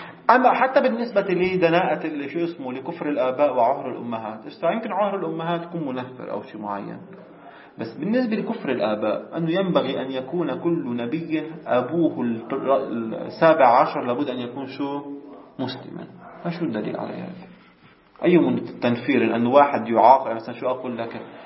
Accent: Lebanon; الفلافل عندنا بلبنان يكون فيها رطوبة أكثر

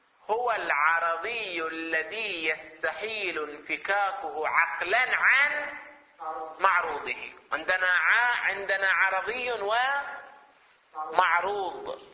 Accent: Hejaz, Saudi Arabia; نذكر الأسماء اللي عندنا في الحجاز

